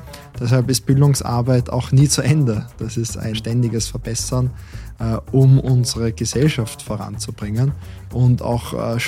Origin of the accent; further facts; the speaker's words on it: Salzburg, Austria; ich bin in Salzburg aufgewachsen, in einer sehr internationalen Familie. Meine Mutter ist Französin, mein Vater ist Ungar und habe so unterschiedliche kulturelle Hintergründe mitbekommen